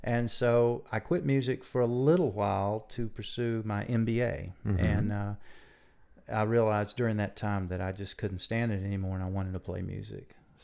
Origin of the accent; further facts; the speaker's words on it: Bristol, Virginia, United States; Bristol, Virginia.